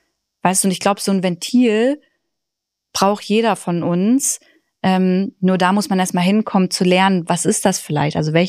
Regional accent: Braunschweig, Lower Saxony, Germany; now in Berlin, Germany; Genau, ich komme aus Braunschweig, also aus der Region, und deswegen ziehen wir dahin zurück

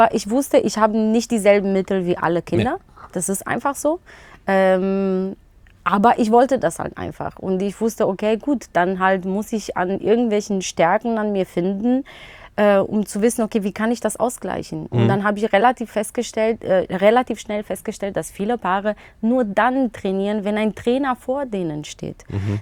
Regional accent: Romania; ich bin geboren und groß geworden in Rumänien.

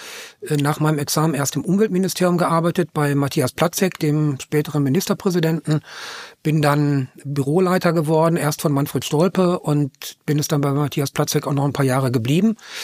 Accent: West Germany, Germany; moved away as an adult; now in Potsdam, Germany; in Westdeutschland geboren, haben sich in Westdeutschland gefunden und dort bin ich geboren und zur Schule gegangen und bin dann 1990, 8 Wochen nach dem Mauerfall von Bonn nach Potsdam gekommen

